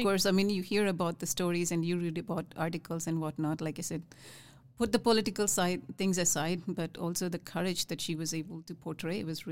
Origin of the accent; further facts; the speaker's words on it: India; now in United States; growing up in India, it was quite very common to see less females in engineering fields.